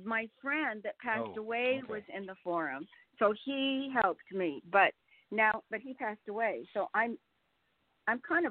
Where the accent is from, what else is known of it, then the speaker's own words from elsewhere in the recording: Portland, Oregon, United States; I'm from Portland, Oregon, just so you know.